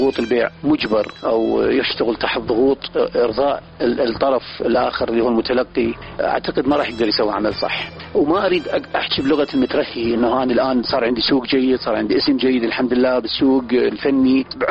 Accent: Iraq; moved away; also born or lived in Jordan / Yemen; فعشت بالأردن فترة مظلمة، طلعت من العراق بهوس أوروبا والخارج والعالم،

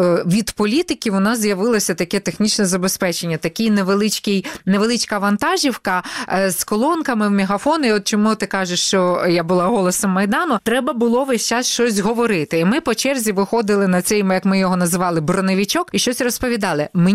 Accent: Kyiv, Ukraine; ми її кияни називаємо галею

